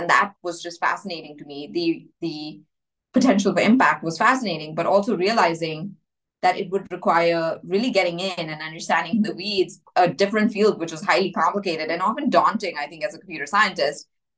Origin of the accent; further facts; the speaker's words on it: India; so I grew up in India and it was perfectly reasonable to be a nerd in India.